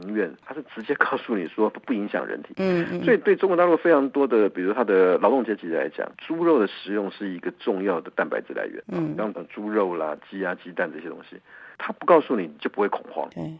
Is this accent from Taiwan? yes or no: yes; Taiwan; 可是现在我们台湾这边最担心的就是说